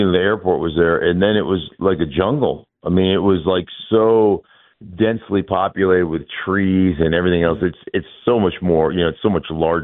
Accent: Alaska, United States; I was about as naive about what the East Coast actually was, you know, growing up in Alaska.

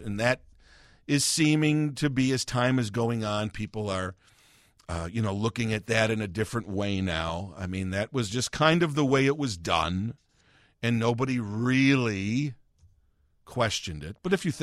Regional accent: Chicago, Illinois, United States; obviously I was born and raised here in Chicago and have lived here my whole life, so I said I would like a piece of me here sprinkled somewhere in the city.

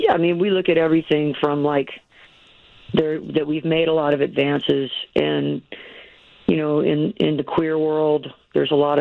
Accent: the South, United States; I'm from the South, and it's kind of in my bones

